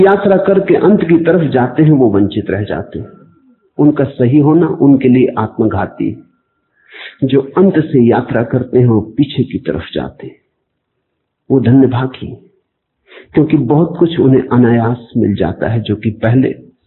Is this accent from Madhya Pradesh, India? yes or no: yes; Kuchwada, Madhya Pradesh, India; born there; दोनों गाडरवाड़ा के आसपास पैदा हुए, उनका जन्म चीचली में हुआ, मेरा जन्म कुछवाड़े में हुआ